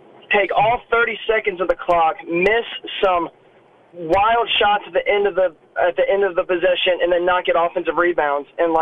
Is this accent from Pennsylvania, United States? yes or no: no; Memphis, Tennessee, United States; now in Clarksville, United States; But living, you know, growing up in Memphis my whole life, growing up a huge Tiger fan